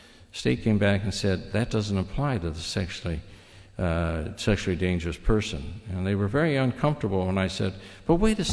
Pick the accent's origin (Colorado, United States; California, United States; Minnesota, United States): Minnesota, United States; I'm from Minnesota. You know where we are. You fly over us when you go to the coast, right up there next to Canada.